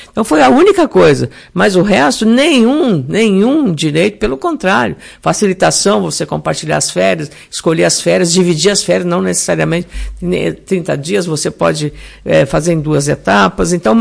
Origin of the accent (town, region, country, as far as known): Lagoa Vermelha, Rio Grande do Sul, Brazil; born or raised there